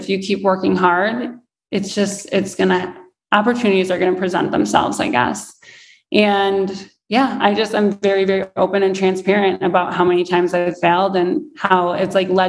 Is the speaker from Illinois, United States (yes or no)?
yes; Chicago, Illinois, United States; I'm from Chicago and like everyone wants to go to St. Ignatius and I didn't get into that high school.